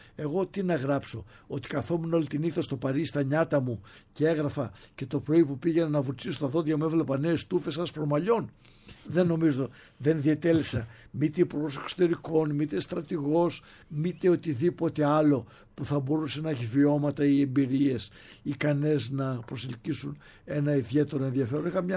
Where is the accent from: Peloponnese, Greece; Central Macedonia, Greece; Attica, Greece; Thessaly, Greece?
Peloponnese, Greece; είμαι Πελοποννήσιος και δύο γονείς μου ήταν παιδιά της Αθήνας. Γνωρίστηκαν στην Αθήνα